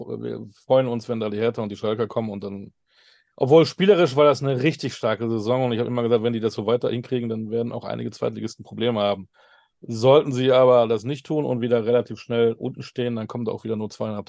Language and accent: German; Münster, North Rhine-Westphalia, Germany; ich bin ja ein Münsteraner